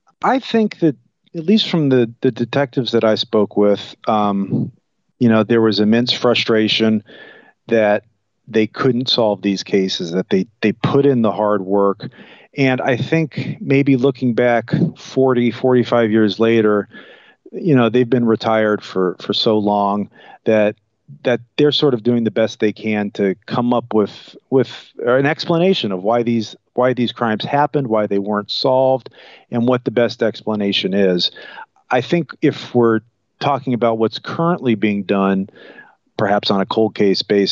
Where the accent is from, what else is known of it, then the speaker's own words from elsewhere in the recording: Miami, Florida, United States; I grew up in Miami and nobody hitchhiked